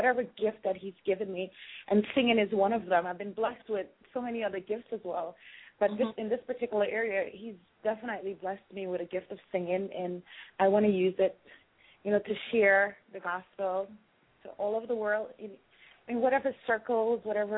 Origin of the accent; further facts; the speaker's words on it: Guyana; now in United States; I'm from South America, Guyana. I now live here in the United States of America.